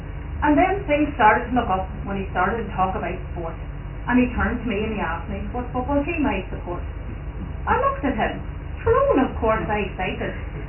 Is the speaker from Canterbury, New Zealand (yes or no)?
no; Auckland, New Zealand; I grew up in Auckland in 2012